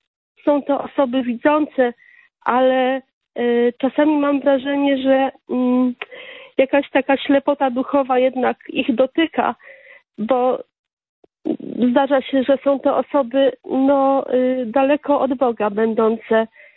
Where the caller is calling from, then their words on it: Tarnów, Lesser Poland, Poland; telefonuję z Tarnowa.